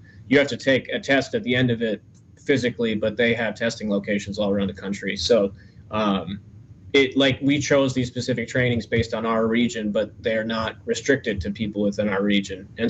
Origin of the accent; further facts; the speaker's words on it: Ithaca, New York, United States; also born or lived in Brooklyn / New Orleans / Texas / Tennessee; I'm from Brooklyn originally, but I moved upstate to, I don't know if you're familiar with Ithaca, New York. I moved up there when I was pretty young. Then I moved back to the city, then to New Orleans, then to Texas, then to Tennessee